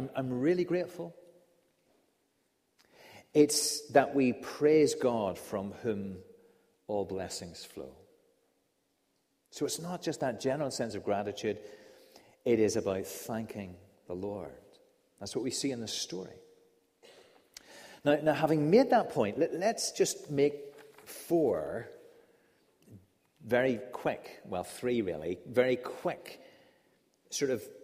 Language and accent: English; Kilkeel, Northern Ireland, United Kingdom; So whenever I grew up in Kilkeel, most marvelous little spot out in the countryside